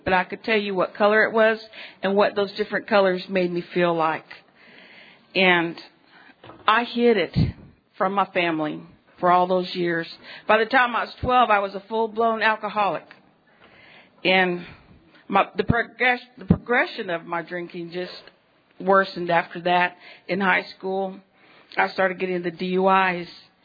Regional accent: Ludwigsburg, Baden-Württemberg, Germany; also born or lived in Arizona; now in Oklahoma, United States; I'm Comanche and I'm Oto, and I was really glad to be a little bit of French growing up. I used to like to tell people that. I was born in Arizona, and I started growing up in Ludwigsburg, Stuttgart, West Germ

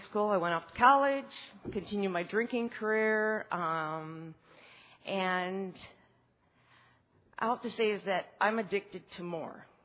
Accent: Montana, United States; Y'all, I'm from Montana. We don't say that there.

